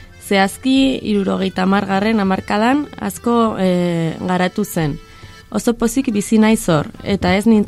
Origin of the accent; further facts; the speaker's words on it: Pamplona, Navarre, Spain; Ni Danibanen jaio nintzen eta han bizi naiz.